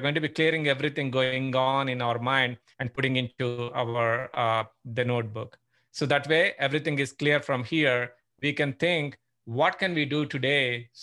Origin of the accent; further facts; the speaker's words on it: India; moved away as an adult; now in Pittsburgh, United States; Okay, I'm from Pittsburgh, Pennsylvania. Been living in US for the last 16 years. Originally from India